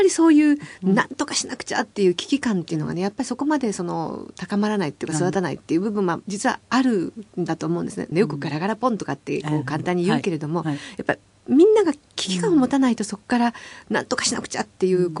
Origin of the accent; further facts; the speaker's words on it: Kansai, Japan; 私も関西人ですけど。